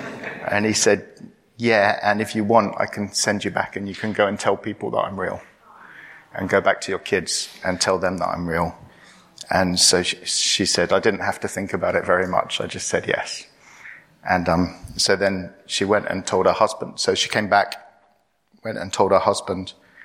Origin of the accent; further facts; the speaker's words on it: Cyprus; Cyprus, which is where I was born and grew up. And what's lovely is we've recently planted a church in my hometown where I grew up.